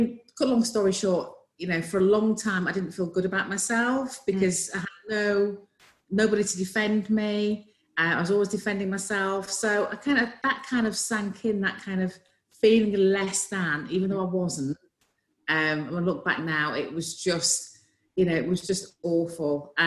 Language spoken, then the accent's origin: English; Yorkshire and the Humber, United Kingdom; I was brought up in Yorkshire, very strict kind of African background. Then Nigerian dad, very strict.